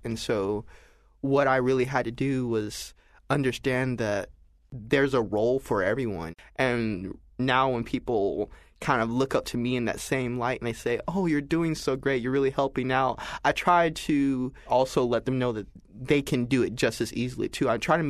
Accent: Columbus, Georgia, United States; I think that growing up in the South, definitely, Columbus, Georgia, I was never too far away from civil rights knowledge.

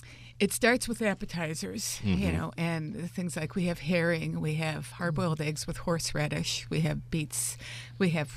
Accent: Chicago, Illinois, United States; Thank you. I'm a Chicagoan.

